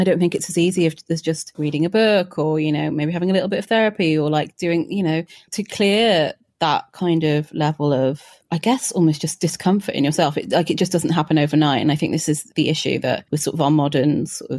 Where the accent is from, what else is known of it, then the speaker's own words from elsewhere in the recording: Wales, United Kingdom; Wales, yeah.